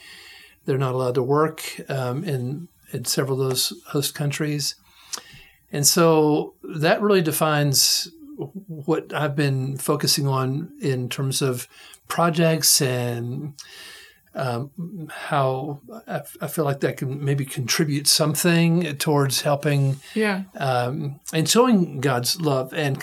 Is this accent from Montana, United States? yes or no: no; Georgia, United States; I'm from Georgia, and so we're supposed to have